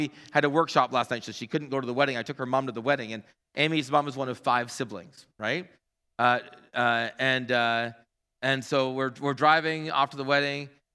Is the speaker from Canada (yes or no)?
yes; Hamilton, Ontario, Canada; I belong to Christ before I am a Hamiltonian. I belong to Christ before I am a Canadian.